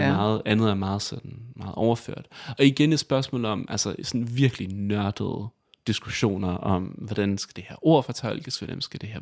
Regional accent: Italy; Jeg er vokset op i Italien

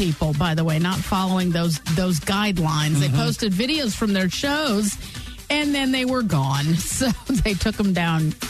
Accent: Reno, Nevada, United States; Yes, I was born and raised up in Reno.

